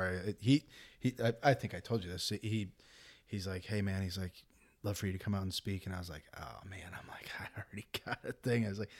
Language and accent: English; St. Louis, Missouri, United States; And obviously growing up in St. Louis, like people, like he was kind of a lightning rod, man.